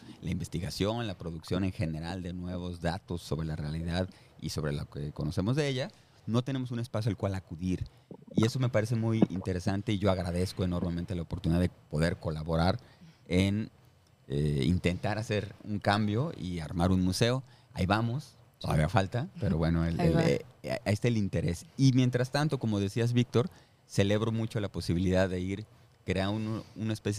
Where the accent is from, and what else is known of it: Mexico